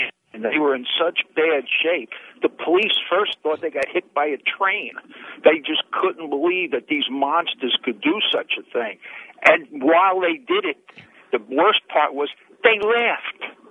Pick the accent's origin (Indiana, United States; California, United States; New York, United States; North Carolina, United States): New York, United States; Brooklyn; moved away; I'm from Bay Ridge in Brooklyn. And when I moved to this stupid state...